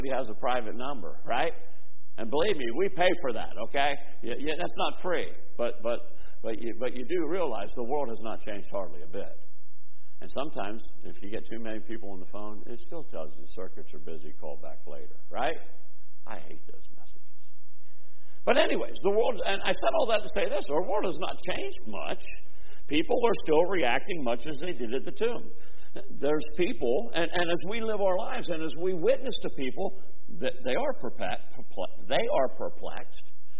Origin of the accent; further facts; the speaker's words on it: United States; Because I was raised in America. I was raised in a Christian nation.